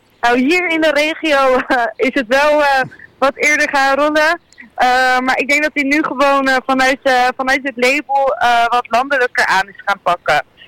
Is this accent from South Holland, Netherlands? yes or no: yes; Vlaardingen, South Holland, Netherlands; ik ben 26 jaar. Zoals ik net al zei, ik kom uit Vlaardingen.